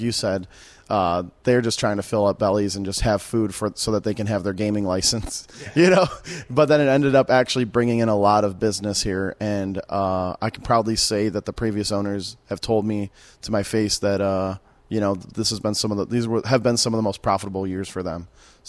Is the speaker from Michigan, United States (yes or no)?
yes; Detroit, Michigan, United States; moved away; So I grew up in Detroit and moved here about 7 years ago.